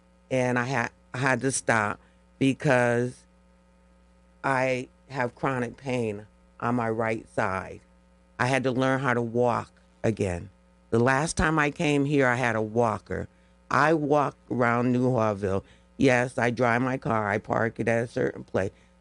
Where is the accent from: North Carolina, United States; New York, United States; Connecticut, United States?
Connecticut, United States; New Haven; In the Hill. I grew up in the Hill.